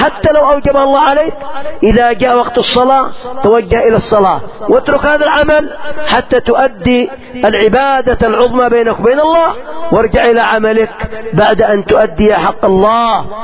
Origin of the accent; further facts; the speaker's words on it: Yemen; نلاحظ عندنا في اليمن إقبال من النساء عجيب على التفقه في الدين